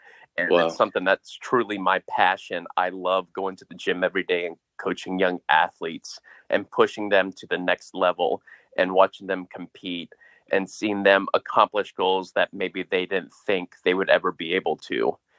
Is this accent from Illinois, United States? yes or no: no; Georgia, United States; during the summers when I grew up in Georgia, you know, I would, after dinner, me and my dad would go out and throw the ball to each other